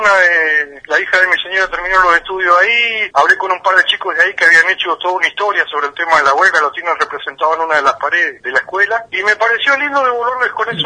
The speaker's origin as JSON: {"language": "Spanish", "town": "San Julián", "region": "Santa Cruz", "country": "Argentina", "tie": "born there", "also_born_or_lived": "Buenos Aires / Puerto Deseado", "said": "Nací en San Julián, viví muchos años en Buenos Aires, después volví a Deseado, siempre trabajé en un hospital."}